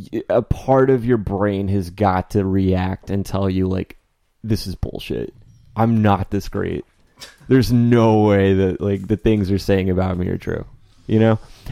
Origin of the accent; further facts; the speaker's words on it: Fort Smith, Arkansas, United States; born there; I was born in Fort Smith, Arkansas.